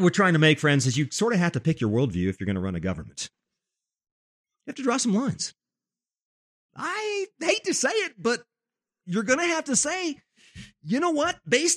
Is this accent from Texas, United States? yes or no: no; Denver, Colorado, United States; I'm a tourist. No. I came all the way from Denver, Colorado.